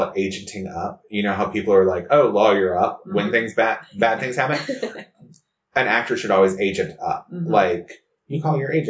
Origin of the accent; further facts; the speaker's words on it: New York, United States; I call it pushing because I come from New York.